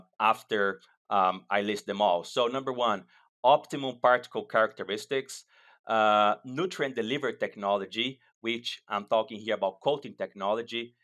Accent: Brazil; English is a second language; moved away as an adult; also born or lived in United Kingdom; now in Canada; I was born and raised in Brazil. My family still farms in the state of Minas, close to São Paulo. In 2007, I went to the UK to do my PhD.

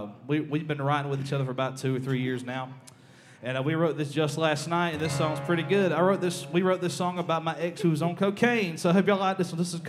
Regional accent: Baxley, Georgia, United States; I'm from Baxley, Georgia.

